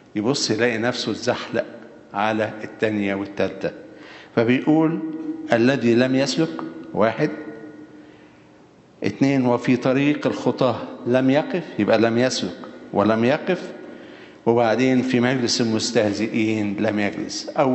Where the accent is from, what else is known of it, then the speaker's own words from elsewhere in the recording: Egypt; now in Canada; حتى هنا في كندا حاجات لاحظناها ما كانتش موجودة عندنا في مصر